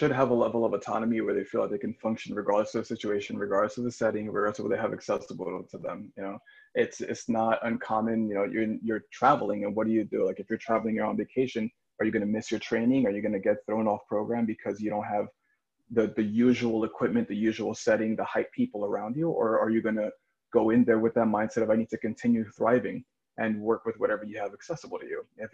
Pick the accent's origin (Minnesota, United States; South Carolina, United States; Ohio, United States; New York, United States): New York, United States; Brooklyn; that's just the thing that you did when you were a Puerto Rican kid growing up in Brooklyn.